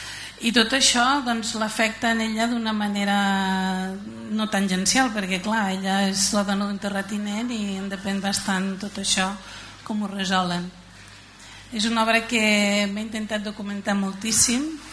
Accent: Xerta, Catalonia, Spain; also born or lived in Barcelona; jo sóc d'aquí, sóc de Xerta, però també sóc de Barcelona, i a la meva edat ja he fet una barreja de dialectes important

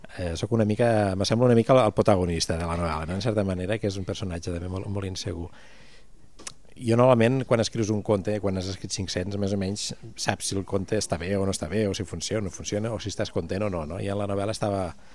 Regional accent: Cornudella de Montsant, Catalonia, Spain; després al meu poble, Cornudella també el farem

